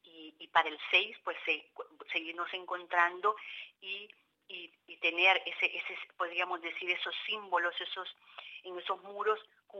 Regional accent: El Salvador; en mi caso, que mi país de origen, El Salvador

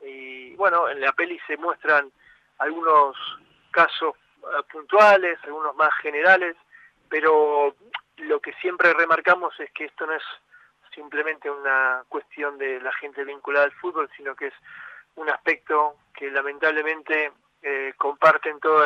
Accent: Argentina; Nosotros como argentinos tenemos la suerte de haber tenido a Maradona y haberlo tenido a Messi

